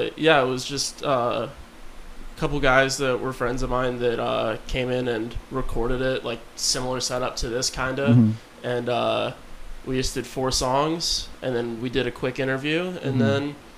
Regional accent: Fairfax, Virginia, United States; I'm from Northern Virginia.

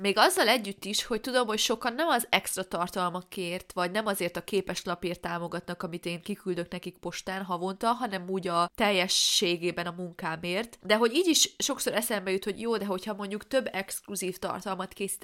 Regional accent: Transylvania, Romania; hogy én azt érzem, hogy azzal, hogy én erdélyi vagyok, mindig kevesebb lehetőségem lesz, mint a budapestieknek.

